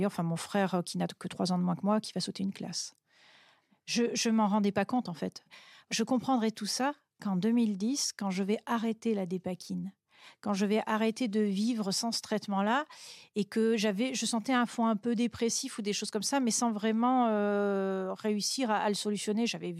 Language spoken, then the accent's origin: French; Angers, Pays de la Loire, France; also born or lived in Toulouse; moi, je suis née à Toulouse. Et à l'âge de 11 ans, mes parents vont déménager à Angers, près de Nantes.